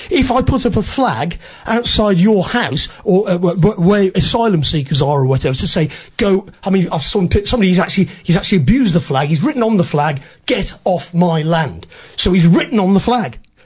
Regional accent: England, United Kingdom; I can call him anything I like. That's my right as an Englishman.

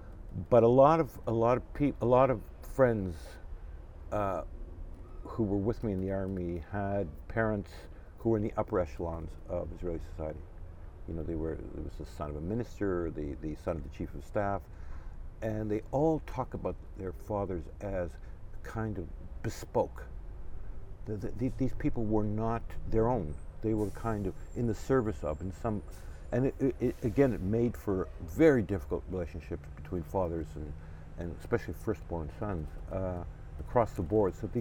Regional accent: Canada; And I came from Canada, you know, I never handled a gun.

